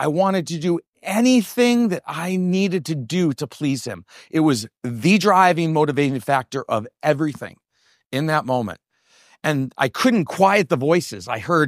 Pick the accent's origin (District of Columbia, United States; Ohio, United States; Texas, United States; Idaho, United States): Ohio, United States; I really have this opportunity back home in Ohio, in my hometown.